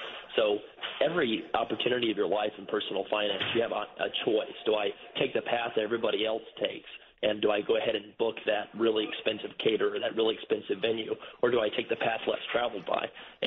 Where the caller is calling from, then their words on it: Reykjavik, Capital Region, Iceland; No, I'm just calling from Reykjavik, Iceland